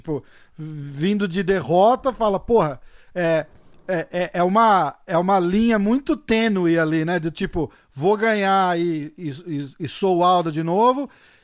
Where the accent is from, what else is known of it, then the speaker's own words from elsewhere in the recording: Brazil; Eu sou brasileiro, porra.